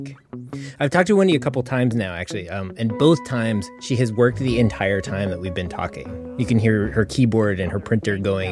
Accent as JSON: {"language": "English", "region": "Wisconsin", "country": "United States", "tie": "born or raised there", "said": "in a small town in my home state, which is Wisconsin."}